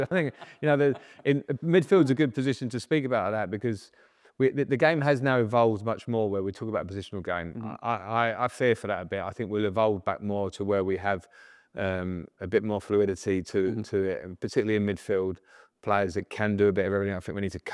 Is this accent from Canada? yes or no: no; England, United Kingdom; I certainly grew up as an English boy, wanting to represent my country once.